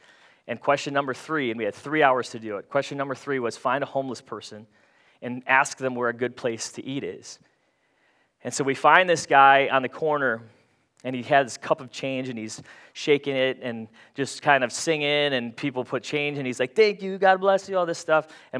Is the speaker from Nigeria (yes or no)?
no; Philippines; I was looking for a community to take me in as a Filipino kid with a Spanish name.